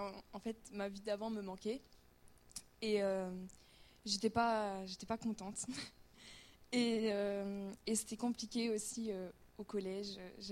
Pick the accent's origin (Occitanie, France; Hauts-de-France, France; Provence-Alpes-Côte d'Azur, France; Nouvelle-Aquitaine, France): Provence-Alpes-Côte d'Azur, France; Nice; Moi, je suis née dans une famille chrétienne. J'ai grandi à l'église à Nice.